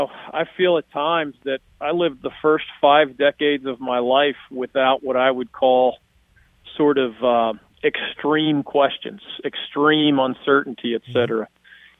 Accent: Philadelphia, Pennsylvania, United States; now in North Carolina, United States; I mean, I grew up in Philadelphia where it's 95% pro sports, and the colleges have to do something spectacular to get in the headlines.

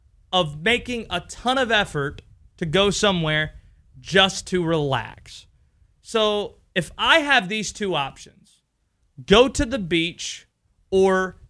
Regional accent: North Carolina, United States; Maybe it's because I grew up in a state where college sports is king. I grew up in North Carolina.

